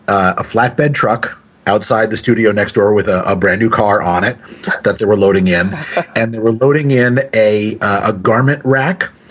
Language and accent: English; Georgia, United States; I grew up in Georgia